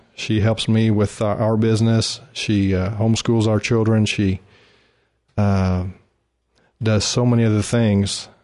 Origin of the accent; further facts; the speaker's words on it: Mangum, Oklahoma, United States; I moved back to my hometown of Mangum, Oklahoma, and continued to teach guitar lessons and also farmed with my father.